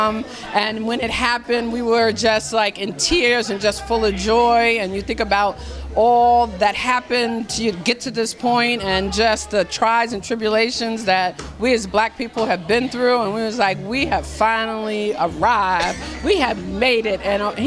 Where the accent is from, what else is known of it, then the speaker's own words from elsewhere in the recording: New York, United States; it was just like yes, really exciting growing up in New York.